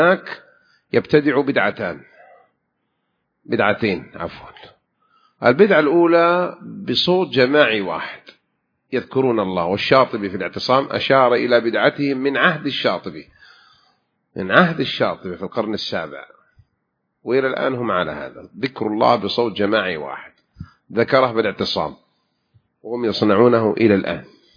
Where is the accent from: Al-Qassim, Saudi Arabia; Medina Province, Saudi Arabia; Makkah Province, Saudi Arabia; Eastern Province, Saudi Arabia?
Makkah Province, Saudi Arabia; Jeddah; كنت في جدة في ساحل البحر وهي هذه بلدي ومسقط رأسي جدة